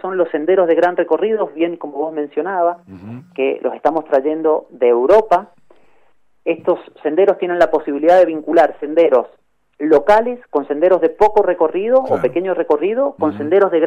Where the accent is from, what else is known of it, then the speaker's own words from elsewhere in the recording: Mendoza, Argentina; cuentan parte de la historia uh-huh de quiénes somos los mendocinos.